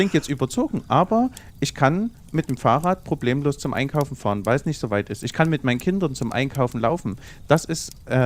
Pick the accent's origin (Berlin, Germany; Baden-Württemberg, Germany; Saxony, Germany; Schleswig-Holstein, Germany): Saxony, Germany; Zschopau; Ich komme aus Tschopau.